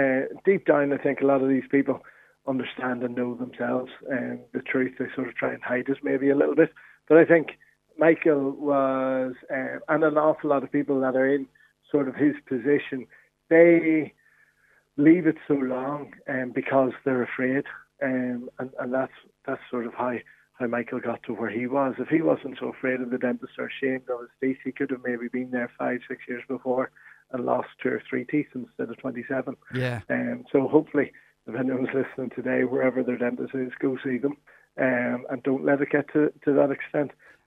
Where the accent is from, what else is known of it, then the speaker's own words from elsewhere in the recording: Belfast, Northern Ireland, United Kingdom; now in Navan, Ireland; I'm from Belfast originally